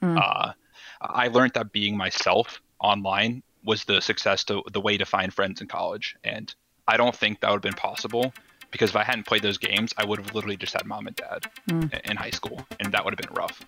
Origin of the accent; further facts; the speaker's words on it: Iowa, United States; moved away; When I moved from Iowa to Georgia, I didn't have a lot of friends. And the friends I did have and stayed in touch with from Iowa, we played games together.